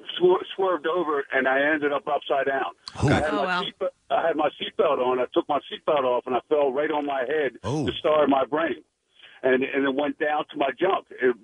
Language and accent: English; Folsom, California, United States; I'm from Folsom, where it's always awesome.